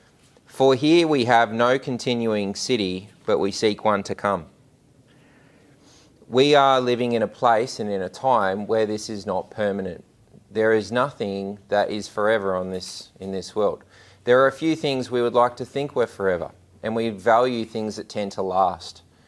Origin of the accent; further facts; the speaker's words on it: Australia; Citizenship is what country do you belong to? Well, I'm Australian and I haven't changed that.